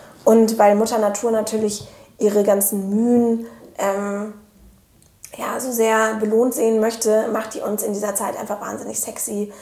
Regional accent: Cologne, North Rhine-Westphalia, Germany

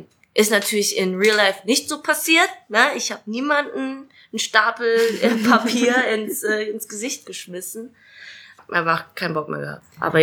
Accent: Dresden, Saxony, Germany; accent: Dresden/Saxon; Ich bin in Dresden geboren und aufgewachsen und ja, ich würde mal sagen, seitdem ich so 20 bin und immer so in Dresden aktiv unterwegs bin, da habe ich den Dresdner und sächsischen Dialekt ein bisschen abgelegt.

